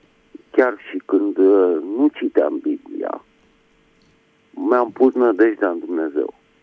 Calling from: Bucharest, Romania; din București

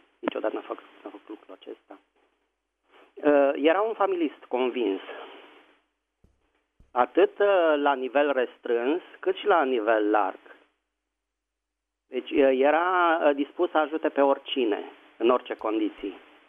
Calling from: Bucharest, Romania; sunt din București.

